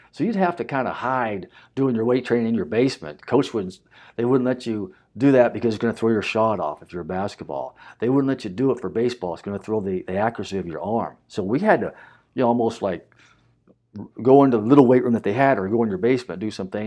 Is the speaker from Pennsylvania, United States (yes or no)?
no; Lincoln, Nebraska, United States; growing up in Lincoln, Nebraska, where everything they had was football.